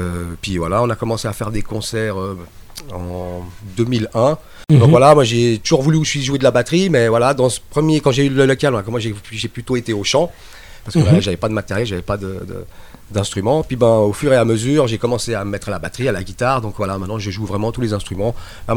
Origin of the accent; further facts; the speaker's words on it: Tunisia; je suis tunisien, mon cousin m'a offert une guitare, alors que, en plus en Tunisie